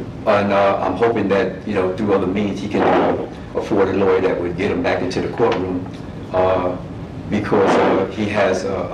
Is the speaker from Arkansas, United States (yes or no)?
no; New York City, New York, United States; I'm the second son of seven boys and no girls, one mother, one father, born and raised in New York City. And I've been working and living in Arizona for the past 43 years